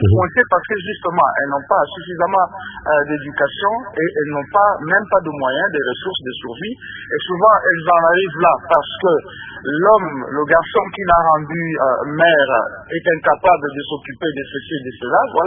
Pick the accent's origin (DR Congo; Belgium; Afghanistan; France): DR Congo; ici chez nous en RDC